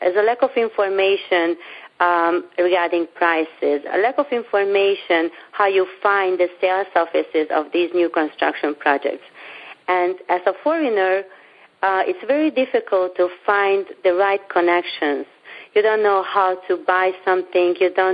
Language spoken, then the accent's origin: English; Hungary; English is a second language; Okay. So I'm from Europe. I'm Hungarian.